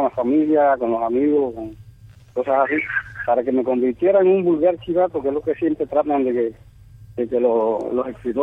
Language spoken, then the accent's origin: Spanish; Santa Clara, Villa Clara, Cuba; deseando llegarme a mi tierra natal, 9 de la noche, lloviendo en Santa Clara